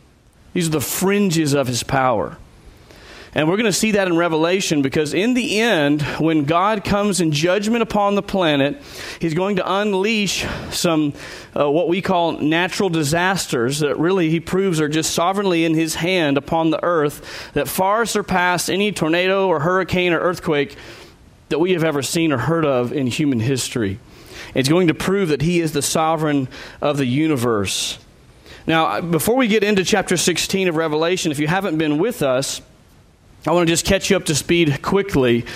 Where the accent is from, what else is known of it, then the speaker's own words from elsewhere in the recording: Texas, United States; And I grew up in East Texas where that was the same reality for us.